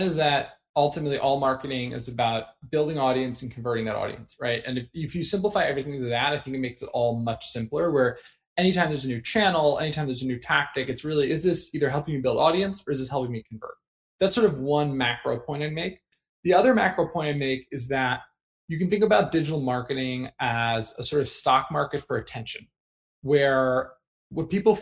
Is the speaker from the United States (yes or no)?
yes; New Jersey, United States; I grew up in New Jersey.